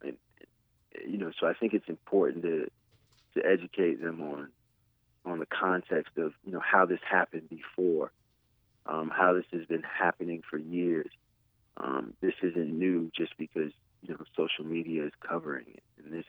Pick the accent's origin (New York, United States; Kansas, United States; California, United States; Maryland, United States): Maryland, United States; Growing up in Maryland, I used to go to Smithsonian every year. So this is something that's very close to home for me.